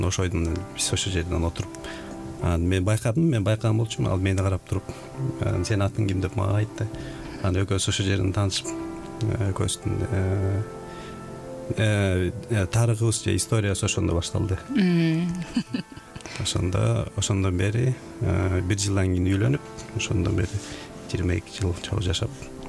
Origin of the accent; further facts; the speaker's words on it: Tokmok, Chuy Region, Kyrgyzstan; Ошондо мен өзүм ооба Чүйдөн болом, Токмок жергесинен.